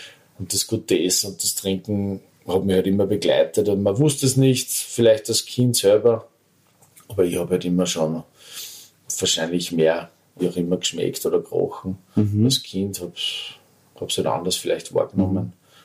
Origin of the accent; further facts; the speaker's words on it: Austria; bei uns in Österreich